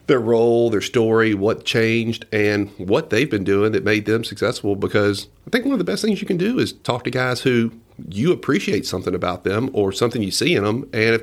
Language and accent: English; Denham Springs, Louisiana, United States; people who are familiar are like, hey, where are you from? Denham Springs, growing up, you know, only an hour from the coast and actually having an oil and gas presence in Louisiana.